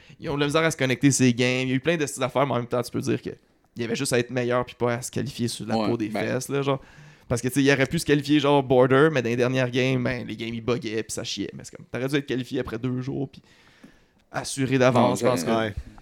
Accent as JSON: {"language": "French", "region": "Quebec", "country": "Canada", "said": "même en tant que Québécois, des fois, t'es comme, c'est pas super clair qu'est-ce qu'il dit"}